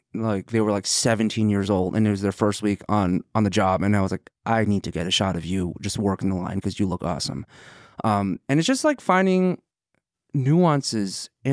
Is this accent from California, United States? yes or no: yes; San Francisco, California, United States; And I'm from San Francisco. The Mission Burrito is very important to me. San Francisco is very important to me.